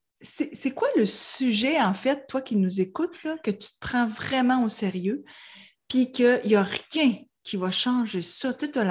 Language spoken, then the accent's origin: French; Quebec, Canada; accent: Gaspésie; Moi, je suis originaire de la Gaspésie. Puis en Gaspésie, on a un gros accent pour les gens qui sont originaires de Montréal. Puis même pour les gens qui habitent Québec.